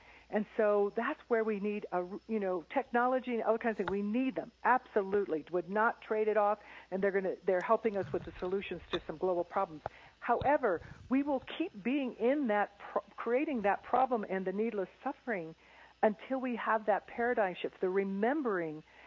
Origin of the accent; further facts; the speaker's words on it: Midwest, United States; Well, I grew up in the Midwest, and I always was a big dreamer